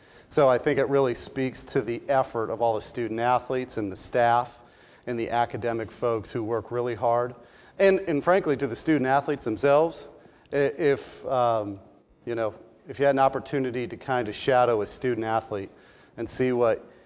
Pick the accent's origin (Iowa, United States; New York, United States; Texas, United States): New York, United States; in all over upstate New York, there are so many small towns that really feel like Syracuse is my hometown team, right?